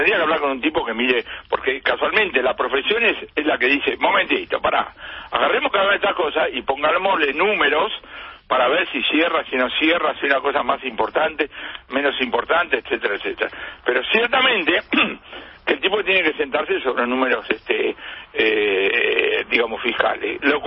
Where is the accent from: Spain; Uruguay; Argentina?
Argentina; que somos los argentinos